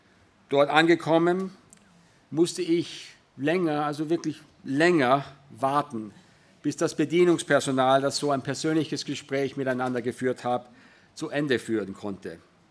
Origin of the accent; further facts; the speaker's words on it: Salzburg, Austria; German is a second language; also born or lived in United States / Innsbruck, Austria; Ich selbst bin Amerikaner, bin aber in Österreich, in Salzburg aufgewachsen, war ein Jahr in Innsbruck und dann mehrere Jahre in den USA studiert, habe Carrie kennengelernt und seit 96 wieder im deutschsprachigen Raum.